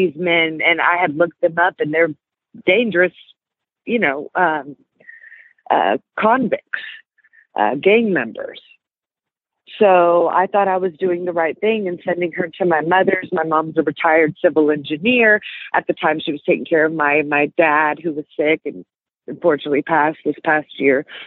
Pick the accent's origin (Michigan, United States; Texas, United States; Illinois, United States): Texas, United States; Houston; I grew up in Houston. We just stayed away from that area.